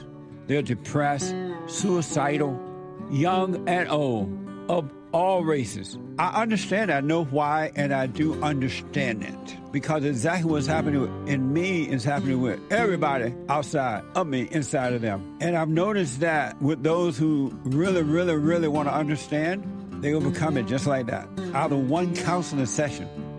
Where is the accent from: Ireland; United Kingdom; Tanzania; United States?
United States; Alabama; I remember those good old days, too, like that, man. Growing up in Alabama, the same thing.